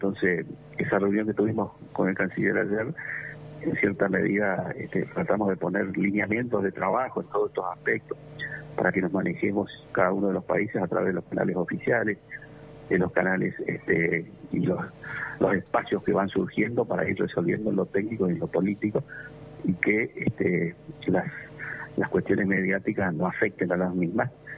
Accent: Chaco, Paraguay; Yo soy chaqueño de origen, uh-huh, y vivo en el Chaco, o sea que para mí es algo muy cercano también.

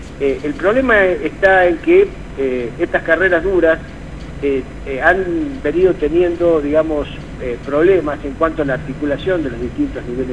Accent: La Rioja, Argentina; que nos enorgullecen fundamentalmente como riojanos, ¿sí?, como argentinos también.

